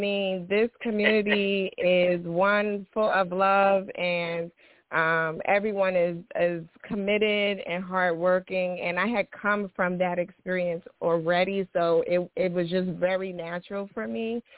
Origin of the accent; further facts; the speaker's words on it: Jersey City, New Jersey, United States; But I am from Jersey City, New Jersey, born and raised.